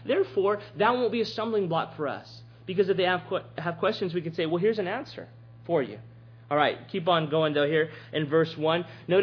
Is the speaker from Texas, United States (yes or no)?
yes; Robstown, Texas, United States; Joe Cotton's Barbecue in my hometown of Robstown, Texas.